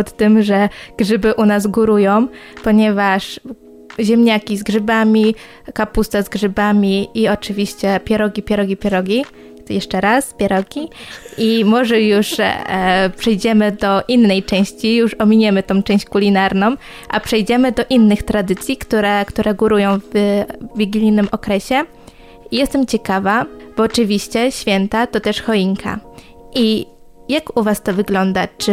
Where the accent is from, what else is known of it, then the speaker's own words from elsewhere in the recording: Subcarpathian Voivodeship, Poland; Ja pochodzę z Podkarpacia